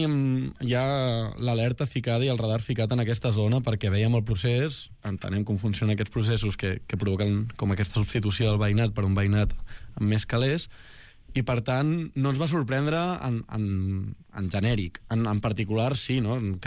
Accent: Barcelona, Catalonia, Spain; jo vinc de la Teixonera, nascut allà

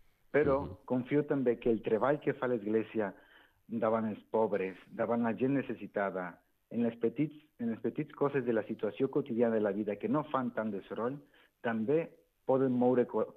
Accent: Ixtlán del Río, Nayarit, Mexico; Jo he nascut a Mèxic, com ja ho has mencionat molt bé, i amb molta il·lusió de treballar i fer el bé. Clar, vinc d'un poblet molt petit, que és Ixtlán del Río

